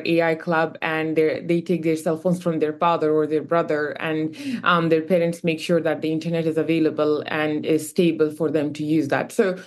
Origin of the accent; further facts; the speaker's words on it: Afghanistan; So I am from Afghanistan, and the reason we started in Afghanistan was because I come from rural tribal regions of Afghanistan